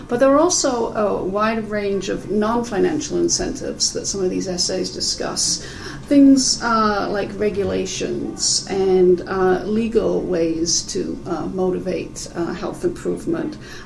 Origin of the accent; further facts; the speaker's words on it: Wisconsin, United States; Sure, there's one quite interesting example from my home state of Wisconsin